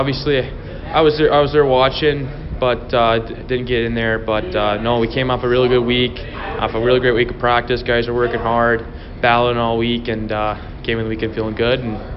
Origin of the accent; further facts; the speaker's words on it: Mahtomedi, Minnesota, United States; I'm from Matamidi, Minnesota, and I'm 2004.